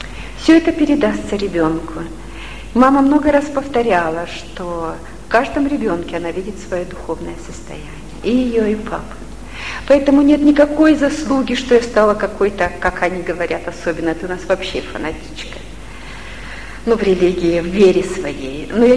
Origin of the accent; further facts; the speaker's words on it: Vladivostok, Primorsky Krai, Russia; also born or lived in Bishkek, Kyrgyzstan / Nakhodka, Russia; Детство и юность прошли на Дальнем Востоке, у Японского моря. Сначала в Находке, потом в Владивостоке.